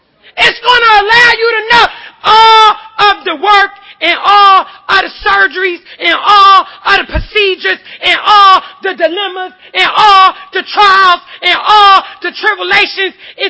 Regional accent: Philadelphia, Pennsylvania, United States; from West Philly.

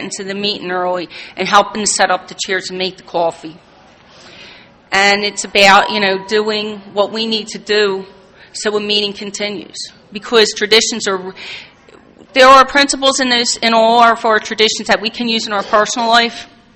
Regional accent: Philadelphia, Pennsylvania, United States; But I'm from the Philadelphia region, and we have a regional office where people sell the literature there.

